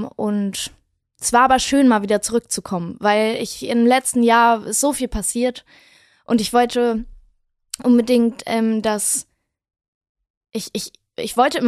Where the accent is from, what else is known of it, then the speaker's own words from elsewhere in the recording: Wedel, Schleswig-Holstein, Germany; now in Berlin, Germany; Oder nach Wedel. Und da bin ich dann aufgewachsen. Und das ist meine Heimat. Und irgendwie, es ist sehr dörflich, es ist sehr ländlich.